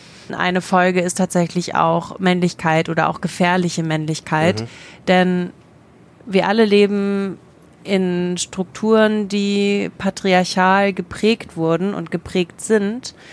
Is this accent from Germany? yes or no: yes; Germany; born there; Ich bin in Deutschland geboren.